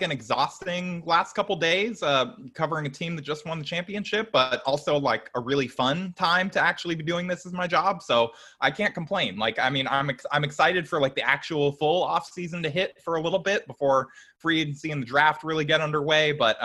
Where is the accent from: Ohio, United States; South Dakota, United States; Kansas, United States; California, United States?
California, United States; Yes, I grew up in Orange County and I started watching the team in like 2001